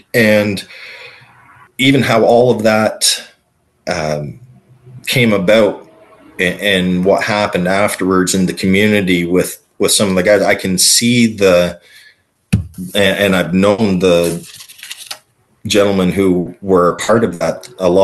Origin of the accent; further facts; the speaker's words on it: Canada; because I'm Canadian